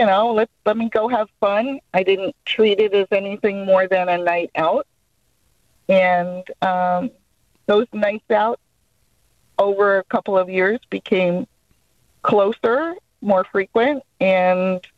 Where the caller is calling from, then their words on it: North Carolina, United States; Well, I'm calling you from North Carolina, but I live in New Jersey.